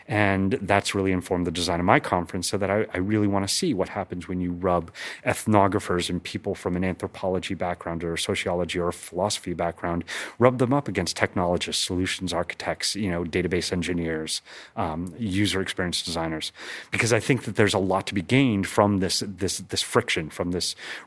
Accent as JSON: {"language": "English", "region": "California", "country": "United States", "tie": "born there", "also_born_or_lived": "Alaska", "said": "I was born and raised in First Alaska. My parents were both academics and going to the University of Alaska to get their graduate degrees. We then moved to Southern California"}